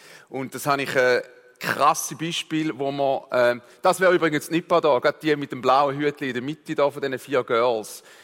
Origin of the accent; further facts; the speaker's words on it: Switzerland; Ein bisschen anders wie bei uns in der Schweiz, wo man sich gar brühen im Solarium, oder?